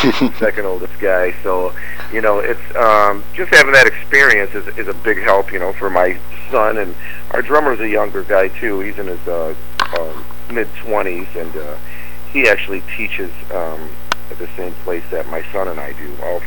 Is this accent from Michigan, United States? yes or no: yes; Detroit, Michigan, United States; I grew up in Detroit, and, I pretty much had a musical family.